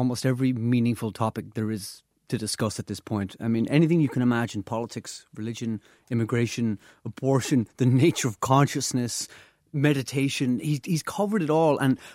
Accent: Carndonagh, County Donegal, Ireland; So I grew up in Donegal in the 1980s. I was in North Donegal, a place called Carndonagh, and a fine town it was, but there wasn't a lot going on culturally.

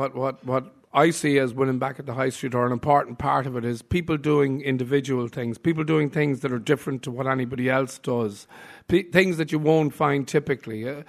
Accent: Ireland; Paul, can I just ask you, as Irish people, why don't we eat more fish?

